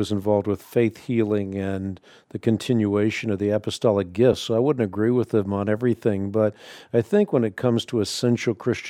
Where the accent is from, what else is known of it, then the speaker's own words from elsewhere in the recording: Netherlands; I grew up in Holland. I was part of what was called the Reformeerde Kerk when I was a child.